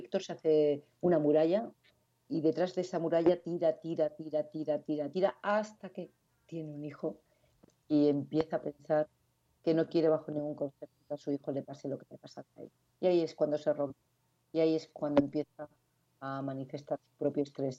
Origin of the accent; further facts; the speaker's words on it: Badajoz, Extremadura, Spain; moved away; del barrio de San Roque de Badajoz, que es de donde yo soy, donde me crié, sí.